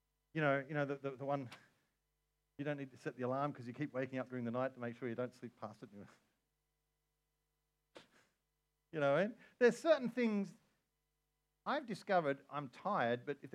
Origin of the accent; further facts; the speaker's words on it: Australia; me, as an Australian, sitting here in the ends of the earth